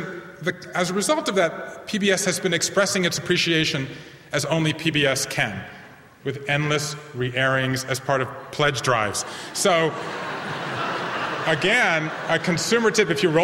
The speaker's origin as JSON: {"language": "English", "town": "Savannah", "region": "Georgia", "country": "United States", "tie": "born or raised there", "said": "I'm a fifth-generation Jew from the American South, and I grew up in Savannah, Georgia."}